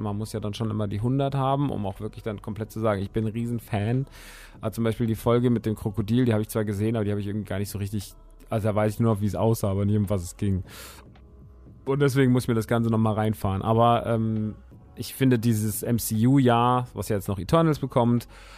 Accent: Rodgau, Hesse, Germany; Der Laden ist in Rottgau, meiner alten Heimat

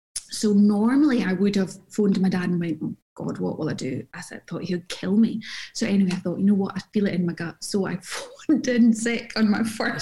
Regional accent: Glasgow, Scotland, United Kingdom; when I was growing up in Glasgow

